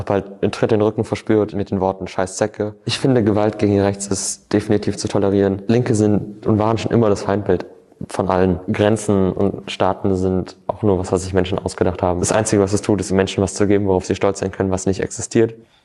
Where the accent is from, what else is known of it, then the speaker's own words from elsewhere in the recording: Rhineland-Palatinate, Germany; bin 19 Jahre alt und kommen wir so ungefähr aus Rheinland-Pfalz.